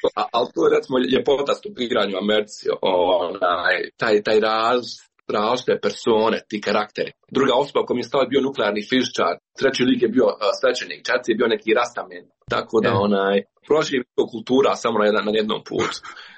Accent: Bosnia & Herzegovina; ja sam iz Bosne i Hercegovine

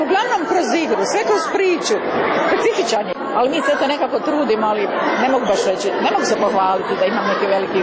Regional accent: Slavonia, Croatia; Ja sam odrasla u Slavoniji na jednoj zdravoj, zdravoj hrani.

